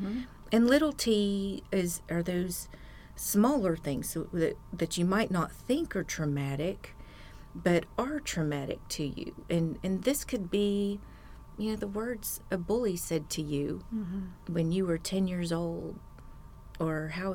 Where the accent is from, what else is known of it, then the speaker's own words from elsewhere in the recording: Texas, United States; now in Arkansas, United States; I grew up in Texas.